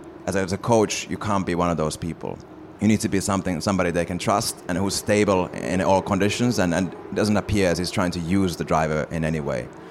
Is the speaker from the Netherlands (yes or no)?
no; Finland; I come from Finland